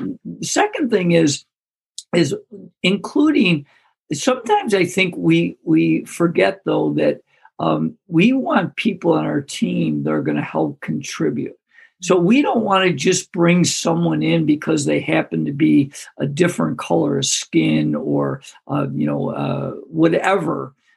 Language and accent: English; Greece, New York, United States; I grew up in Greece, so if you're local or in Rochester, it's the biggest suburb. And when I grew up, it was pretty much all Caucasian.